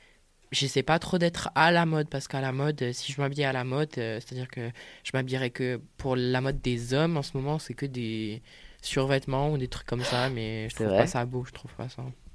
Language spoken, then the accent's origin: French; Corsica, France; Chez moi, en Corse